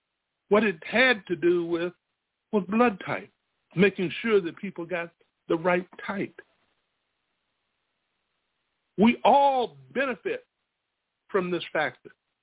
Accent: Spartanburg, South Carolina, United States; born there; I was born in the Spartanburg Regional Colored Hospital. We couldn't go to the white hospital.

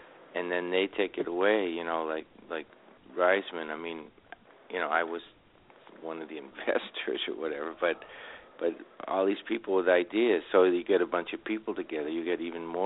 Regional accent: Cambridge, Massachusetts, United States; And I grew up in Cambridge, Mass., which, you know, in Boston.

